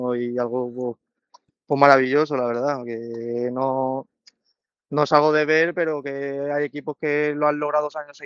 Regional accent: Barcelona, Catalonia, Spain; Al fin y al cabo yo soy de fuera, soy de Barcelona

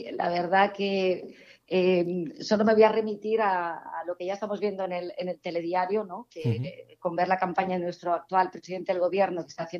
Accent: Cuevas del Becerro, Andalusia, Spain; yo soy de Cuevas del Becerro, ¿vale? Yo, mi familia materna es de Cuevas del Becerro. A mí todo el mundo me conoce en el pueblo, además, por

